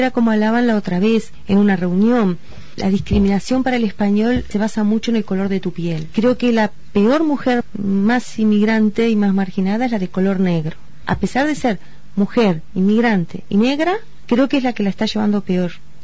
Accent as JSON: {"language": "Spanish", "region": "Montevideo", "country": "Uruguay", "lives_now": "Valencia, Spain", "said": "el centro de Valencia, el centro histórico, es como Montevideo, la ciudad vieja. Es parecidísimo, muy, muy, muy parecido. Me apasiona ir y me sorprendió porque parecía que estaba en mi lugar."}